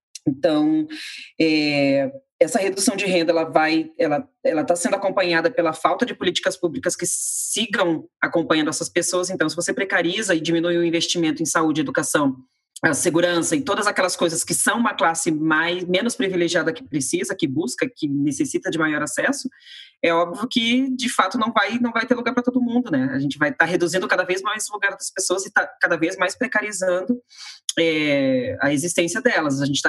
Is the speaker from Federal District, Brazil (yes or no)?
yes; Brasília, Federal District, Brazil; não tenho origem periférica, então eu vim de uma classe média baixa, mas tinha aí alguma condição. Originalmente eu sou de Brasília, né? Do Distrito Federal